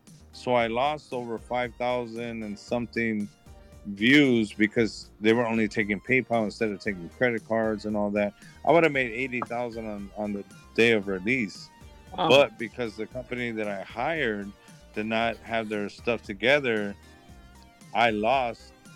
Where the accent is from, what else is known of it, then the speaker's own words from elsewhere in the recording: California, United States; Like, I'm not even from right here. I'm from South Central.